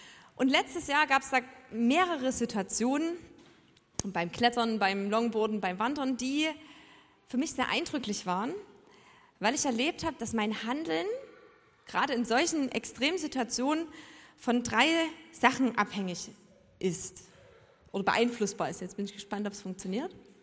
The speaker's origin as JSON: {"language": "German", "town": "Chemnitz", "region": "Saxony", "country": "Germany", "said": "Genau, ich komme eigentlich aus Chemnitz."}